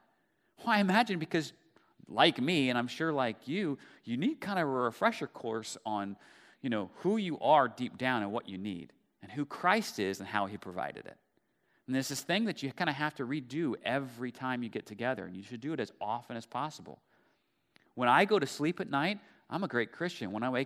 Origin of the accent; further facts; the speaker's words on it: Dallas, Texas, United States; now in Houston, United States; when I moved down to Houston from Dallas where I grew up, I got really involved with this one family that was a part of our church.